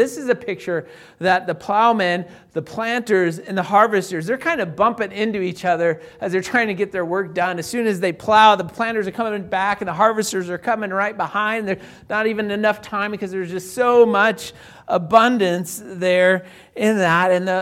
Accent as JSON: {"language": "English", "town": "Greeley", "region": "Colorado", "country": "United States", "said": "they were telling me about this church in Loveland. I'm from Greeley"}